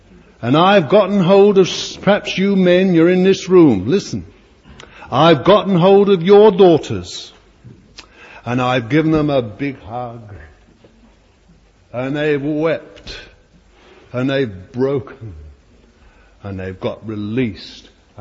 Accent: Bethnal Green, London, United Kingdom; born there; It's funny what London does for me or holds for me, I don't know. It's because I was born there in Bethnal Green, I suppose.

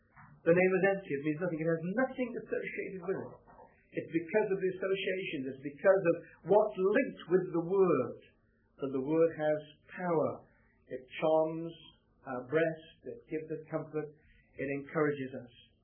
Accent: West Midlands, United Kingdom; I come originally from North Staffordshire, the potteries part of the world that is sometimes referred to as smoke on stench. And it really was pretty polluted when I was a boy growing up.

